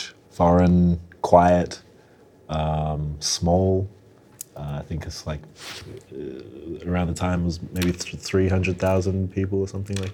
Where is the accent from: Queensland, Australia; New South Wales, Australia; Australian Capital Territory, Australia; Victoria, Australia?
Australian Capital Territory, Australia; Canberra; But yeah, growing up in Canberra, quiet.